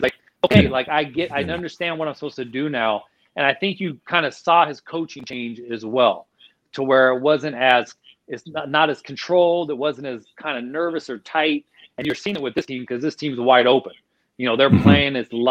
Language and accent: English; Portland, United States; Portland's just weird. And that's my hometown.